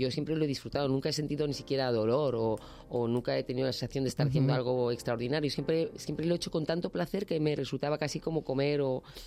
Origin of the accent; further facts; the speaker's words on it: Granada, Andalusia, Spain; a Granada voy mucho. Es mi ciudad natal, es una ciudad donde tengo una gran parte de mi familia